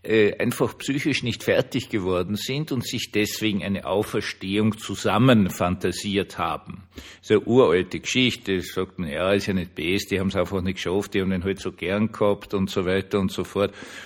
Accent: Vienna, Austria; als Wiener

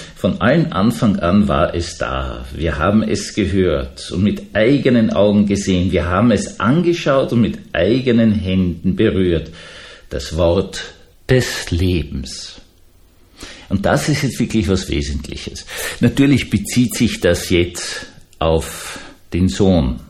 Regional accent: Austria; gerade für mich als Österreicher

